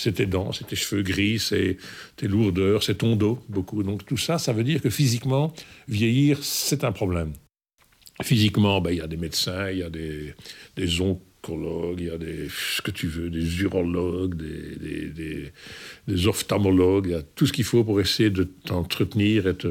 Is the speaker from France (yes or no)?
no; Belgium; Je suis belge d'origine yougoslave. Je suis né en 1948